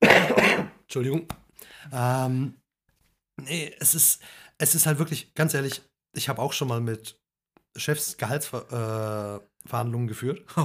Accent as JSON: {"language": "German", "country": "Slovenia", "said": "Das Lustige ist, in meinem Heimatland, Slowenien, da durften die teilweise nicht mal ihren Heimatort verlassen mit dem Auto."}